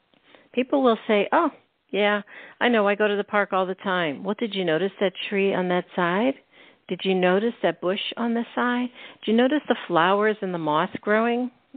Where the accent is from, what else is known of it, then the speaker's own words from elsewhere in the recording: Pennsylvania, United States; I grew up in Pennsylvania in the mountains north of the Poconos, and I was always familiar with it.